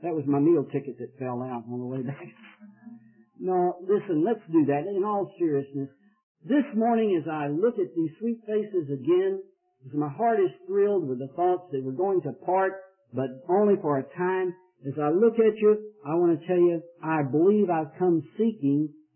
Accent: Texas, United States; Hey, wait a minute. I realize I'm not that dumb, even if I am from Texas.

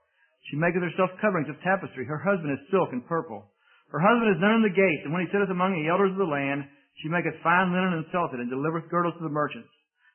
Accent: West Virginia, United States; We were last weekend in my hometown in West Virginia

